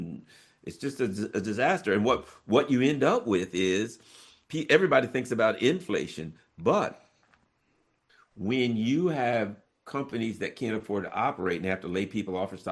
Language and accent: English; United States; Doggone it, I'm an American, right?